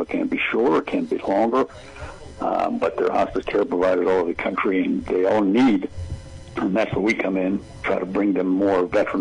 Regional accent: Mount Holly, New Jersey, United States; born there; So I was born in New Jersey, have a connection there, and so that's kind of where it all got started.

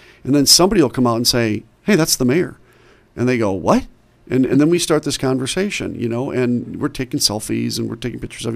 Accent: Racine, Wisconsin, United States; I grew up in Racine. When I was growing up, 93% of our city was white.

